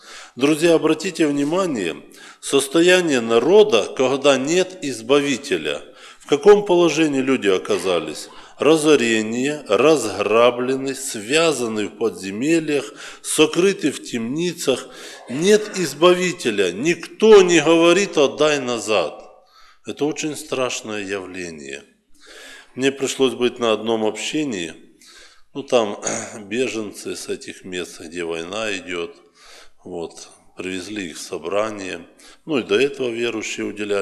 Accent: Odesa Oblast, Ukraine; я с Украины, Одесская область.

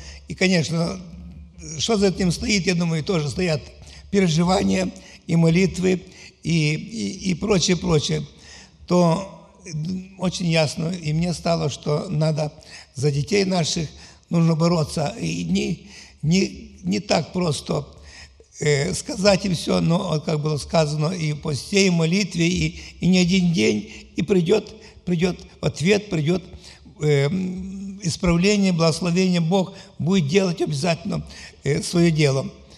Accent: Ukraine; Я с Украины, с Одесского объединения.

